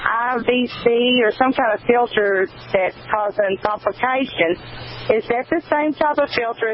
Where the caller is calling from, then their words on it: Arkansas, United States; Dr. Ken, I'm calling from Arkansas.